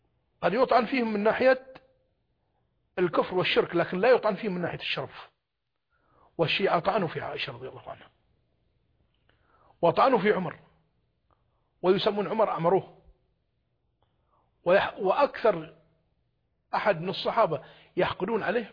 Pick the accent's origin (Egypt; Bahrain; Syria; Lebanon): Bahrain; Aali, Northern Governorate; أنا أتكلم عن عالي عن قريتي